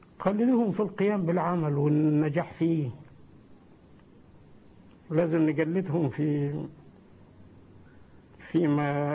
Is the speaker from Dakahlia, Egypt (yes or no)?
no; Asyut Governorate, Egypt; وإحنا من أسيوط